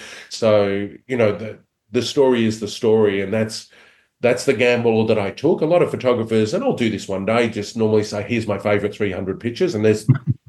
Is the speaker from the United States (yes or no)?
no; Australia; I'm Australian. It's always going to end up that way.